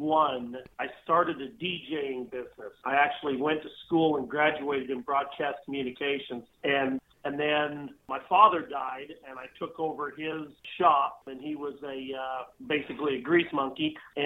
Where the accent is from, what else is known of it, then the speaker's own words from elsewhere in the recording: Utah, United States; also born or lived in Idaho; Well, I actually was born here in Utah. I grew up right on the Idaho-Utah border on a ranch. We had 1,500 acres and 330 head of cows.